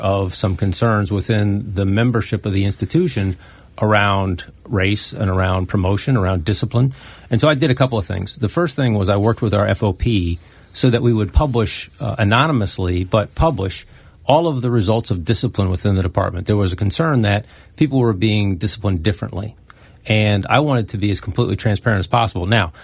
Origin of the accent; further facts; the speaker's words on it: Maryland, United States; I grew up in Prince George's County